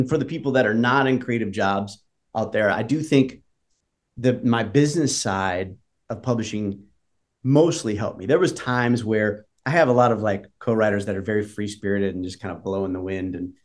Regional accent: Detroit, Michigan, United States; And I'm from Detroit and I love that style of music.

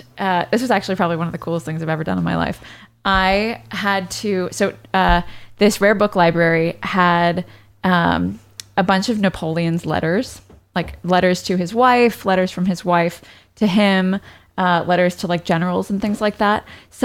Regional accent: London, United Kingdom; Because I was coming from London. So I was just automatically put into the international program.

